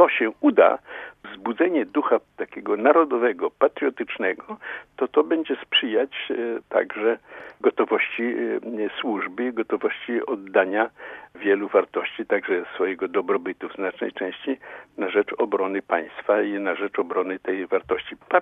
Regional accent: Nasierowo Górne, Masovian Voivodeship, Poland; ja się urodziłem nad Bugiem, ale miałem pół roku, jak rodzice się stamtąd wyprowadzili i mieszkaliśmy niedaleko od Ciechanowa, w takiej wiosce, to się nazywało Nasierowo Górne

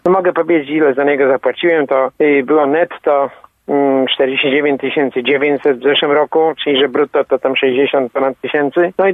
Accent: Swarzędz, Greater Poland Voivodeship, Poland; now in Police, Poland; to ja jestem tak, policzaninem pochodzenia poznańskiego. Ja się urodziłem w Swarzędzu koło Poznania. Szkołę podstawową w Swarzędzu ukończyłem, tam 29 lat mieszkałem, potem wyemigrowałem do Polic

